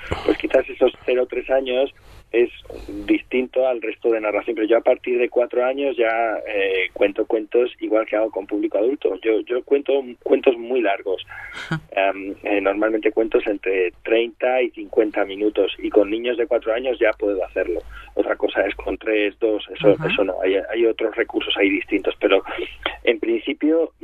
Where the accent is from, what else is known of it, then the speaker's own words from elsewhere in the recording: Guadalajara, Castilla-La Mancha, Spain; also born or lived in Barcelona; Yo nací en Barcelona, pero a los 7 años marché a Guadalajara, bueno, no marché yo, marchó mi familia y ahí me fui con ellos, claro.